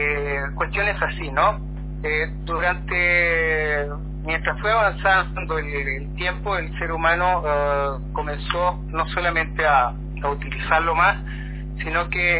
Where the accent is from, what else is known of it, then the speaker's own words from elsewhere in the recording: Chile; now in Ecuador; Estoy en Ecuador, vivo acá ya unos 40 años en Ecuador, soy chileno.